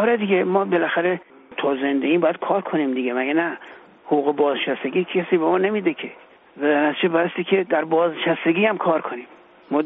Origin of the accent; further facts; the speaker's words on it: Iran; به عنوان یک ایرانی سال نو خورشیدی، عید سعید نوروز و این ودیعه فرخنده باستانی رو به همه ایرانی ها هر کجا هستند